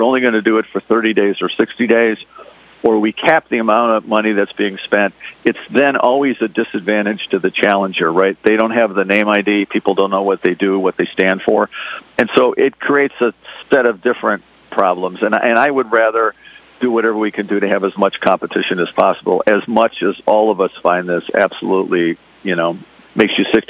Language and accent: English; Chicago, Illinois, United States; I grew up in Chicago, so I sort of watch the Bears games once in a while.